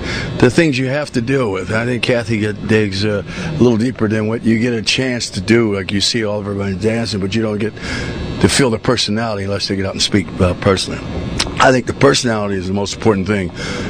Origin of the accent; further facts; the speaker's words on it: Pittsburgh, Pennsylvania, United States; Growing up in Pittsburgh, I wanted to be a dancer. I wanted to dance.